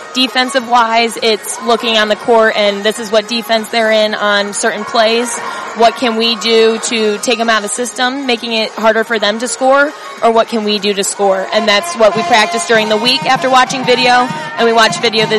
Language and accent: English; Toledo, Ohio, United States; Well, I'm from Toledo, so it's only 2 hours away.